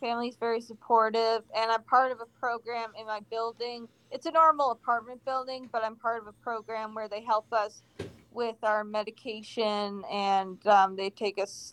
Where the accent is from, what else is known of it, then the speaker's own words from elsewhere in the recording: Connecticut, United States; also born or lived in Hamden / Orange / Danbury; now in Meriden, United States; I grew up in Connecticut. I've moved around to different parts of Connecticut. Mm-hmm. I was born in Hamden, then I moved to Orange, then I was in Washington, then I went to college in Massachusetts, then I came back down.